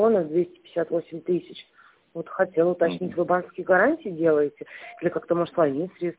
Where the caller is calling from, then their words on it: Tver, Tver Oblast, Russia; А мы из Твери звоним.